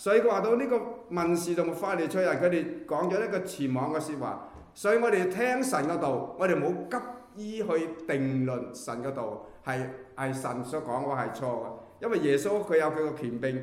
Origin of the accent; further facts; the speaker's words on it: Guangdong, China; 尤其是人，我哋廣東人嘅話啦